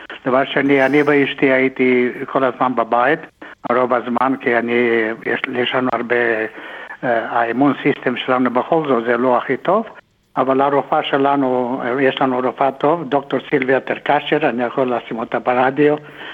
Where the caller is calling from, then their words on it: Sydney, New South Wales, Australia